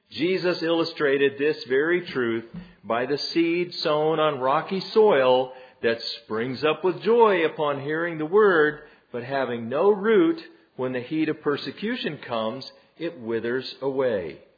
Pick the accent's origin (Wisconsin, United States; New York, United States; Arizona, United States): Arizona, United States; I'm from Arizona. That's the place where the Grand Canyon is.